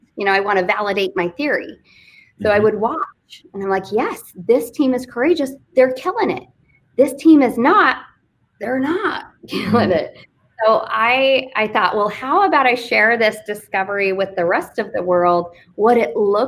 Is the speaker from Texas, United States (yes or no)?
yes; Fort Worth, Texas, United States; And now nobody wants to hire me because I'm from Fort Worth.